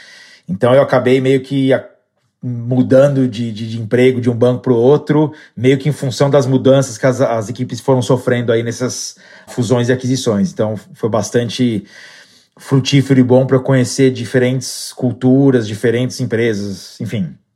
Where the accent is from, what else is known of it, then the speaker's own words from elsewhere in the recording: São Bernardo do Campo, São Paulo, Brazil; Eu sou do ABC Paulista, de São Bernardo do Campo. Eu venho de uma família de classe média.